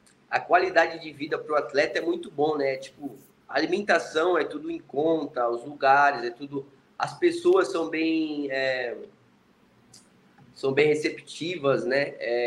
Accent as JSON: {"language": "Portuguese", "country": "Brazil", "moved": "as an adult", "said": "Eu tinha 18 para 19 anos quando eu saí do Brasil."}